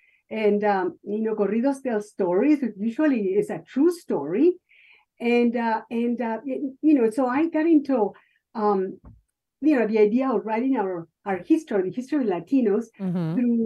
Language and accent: English; Mexico; You know, I grew up in Mexico, but my mother grew up in Arizona, in Morenci, Arizona.